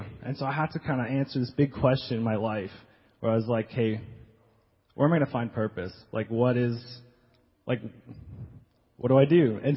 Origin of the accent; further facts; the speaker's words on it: Calgary, Alberta, Canada; I'm from Calgary, Alberta, so we went hiking a lot, lived in the mountains. My parents are actually missionaries